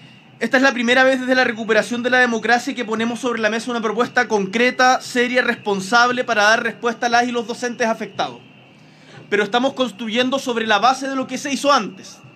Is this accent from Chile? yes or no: yes; Punta Arenas, Magallanes y la Antártica Chilena, Chile; yo soy de Punta Arenas, de Magallanes